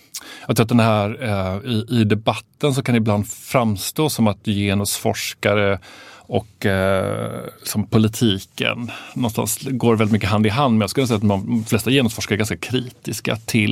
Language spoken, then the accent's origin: Swedish; Argentina; jag kommer från från Latinamerika och dels så, från Argentina med en svensk mamma och sen så uppvuxen i frikyrka.